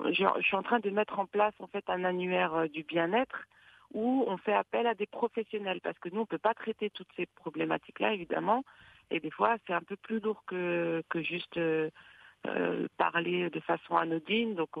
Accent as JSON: {"language": "French", "country": "Morocco", "said": "moi, je suis berbère, je suis le Hajj, je viens du sud du Maroc."}